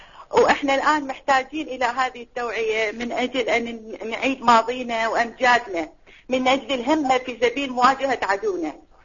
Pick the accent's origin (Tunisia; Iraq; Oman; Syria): Iraq; now in Bahrain; أنا عراقية مقيمة في البحرين.